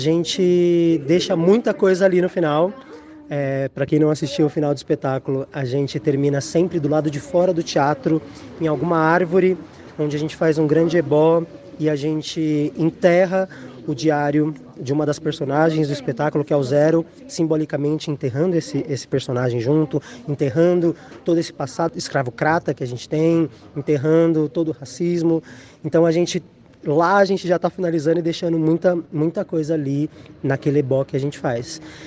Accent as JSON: {"language": "Portuguese", "region": "São Paulo", "country": "Brazil", "said": "Nós somos de São Paulo, de vários das periferias de São Paulo"}